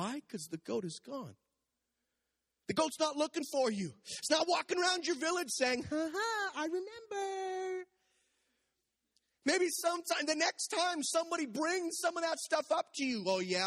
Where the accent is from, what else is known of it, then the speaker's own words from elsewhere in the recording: Saskatchewan, Canada; born there; I was born in Saskatchewan. I pastored in Saskatchewan for a while.